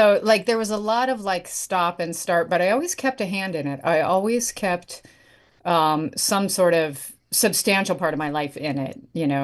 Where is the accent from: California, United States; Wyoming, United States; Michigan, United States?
Wyoming, United States; Oh yeah, I grew up in Wyoming.